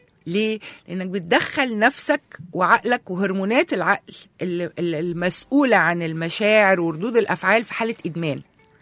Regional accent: Egypt; المشكله كمان عندنا في مصر احنا ما بنفرقش بين الاكتئاب والحزن

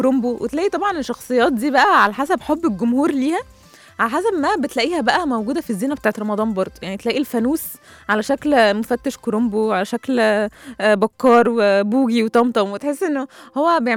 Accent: Egypt; فدي من ضمن الاجواء المميزه جدا في رمضان عندنا في مصر.

